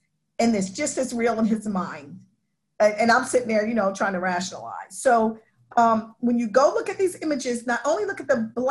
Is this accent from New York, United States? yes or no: yes; New York, United States; See, I'm from New York, so there's civil war in the house sometimes, okay?